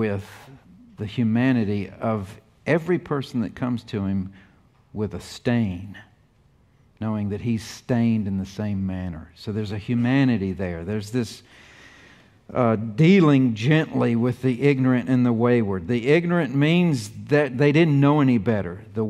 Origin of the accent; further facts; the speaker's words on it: United States; I don't have access to the president as an American, even though I voted for him.